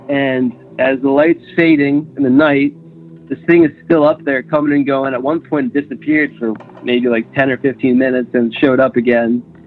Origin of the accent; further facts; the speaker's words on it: Baltimore, Maryland, United States; I'm from Baltimore. I have a little UFO story.